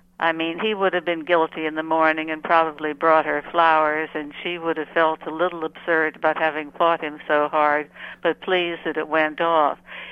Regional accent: California, United States; but it wasn't as if I grew up in the L.A. area. I grew up in Northern California.

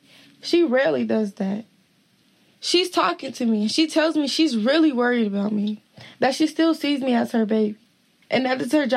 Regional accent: Nigeria; I'm Nigerian, and like, I was just not saying what I was supposed to be saying.

